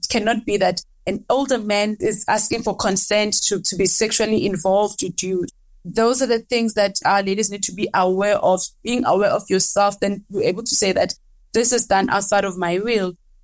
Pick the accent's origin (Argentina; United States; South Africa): South Africa; Kamhlushwa, Mpumalanga; growing up in Kamhlushwa, I'd say to others, I was not exposed to seeing doctors or other young healthcare professionals.